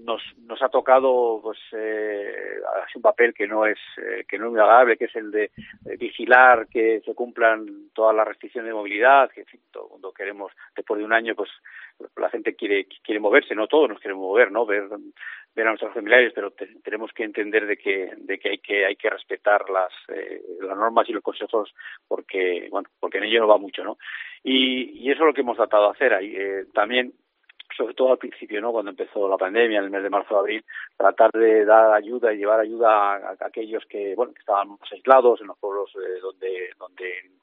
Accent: Aragon, Spain; Sí, porque bueno, yo soy aragonés de crianza y prestar servicio en mi tierra pues es algo muy grande y muy importante, ¿no?

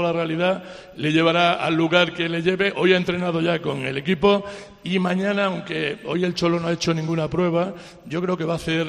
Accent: Cádiz, Andalusia, Spain; Yo soy muy de Cádiz, muy del puerto y muy de toda esa zona.

